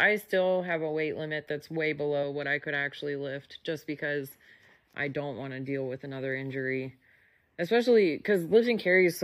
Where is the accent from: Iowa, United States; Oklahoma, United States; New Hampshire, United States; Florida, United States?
Iowa, United States; moved away; Yeah, and I grew up in Iowa, so, like, I remember what that was like, and it sucks. So, right. Which is why I moved to Texas.